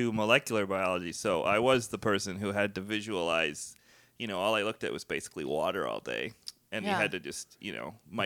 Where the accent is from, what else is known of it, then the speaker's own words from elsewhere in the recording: Chicago, Illinois, United States; I was from Chicago and was a huge fan of Second City and Saturday Night Live.